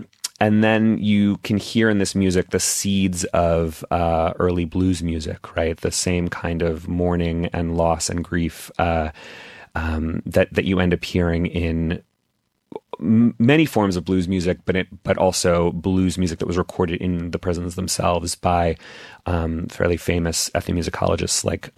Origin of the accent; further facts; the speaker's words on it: Texas, United States; I grew up in Texas